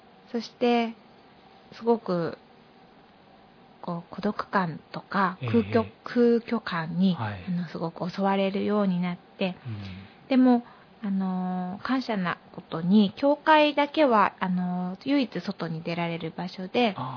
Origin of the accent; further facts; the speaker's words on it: Kanagawa, Japan; 神奈川県から来ました。そして、私の両親はクリスチャンで、小さい時から教会に行っていて、